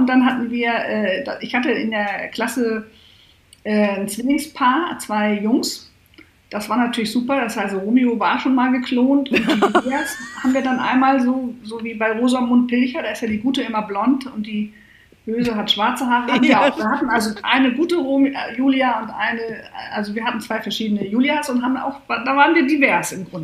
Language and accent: German; Hamburg, Germany; Ich komme ja auch aus Hamburg